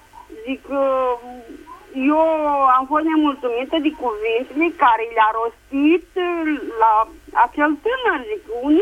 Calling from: Buzău, Buzău County, Romania; din Buzău.

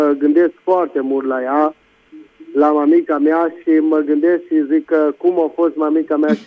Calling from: Târgu Mureș, Mureș County, Romania; din Târgu Mureș și vreau să vă spun

